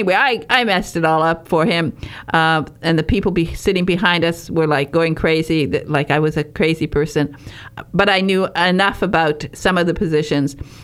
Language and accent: English; Detroit, Michigan, United States; it was my first baseball game in a big arena because I was raised in Detroit.